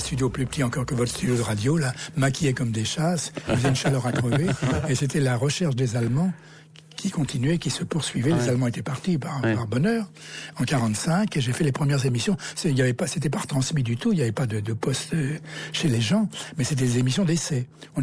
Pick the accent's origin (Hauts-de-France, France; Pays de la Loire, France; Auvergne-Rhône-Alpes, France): Hauts-de-France, France; Lannoy; born there; Ah, parce que je suis né à Lannoy.